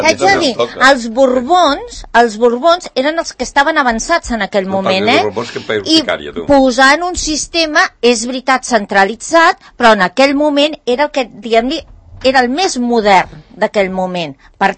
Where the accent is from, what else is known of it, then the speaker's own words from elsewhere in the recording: Catalonia, Spain; jo com a catalana ni sóc independent, ni tinc segons quines reivindicacions, i més que catalana que qualsevol dels que estem aquí si convé.